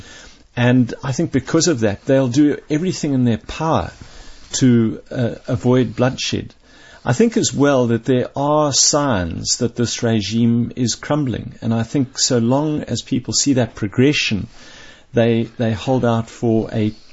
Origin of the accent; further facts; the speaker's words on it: Zimbabwe; born there; I was born in Zimbabwe. My father was Scottish. My maternal roots go deep to 1820. But I'm a first-generation Zimbabwean